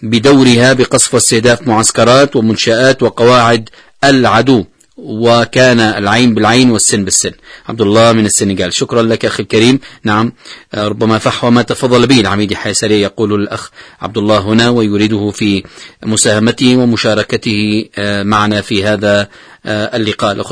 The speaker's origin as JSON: {"language": "Arabic", "country": "Yemen", "said": "التصدي والتحدي للعدوان على بلدنا اليمن"}